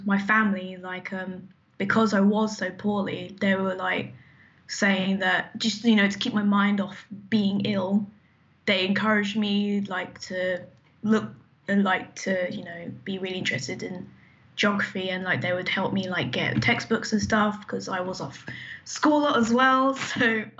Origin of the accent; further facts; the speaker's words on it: Milton Keynes, South East England, United Kingdom; also born or lived in Luton; I was born in Luton and raised in Milton Keynes in the UK.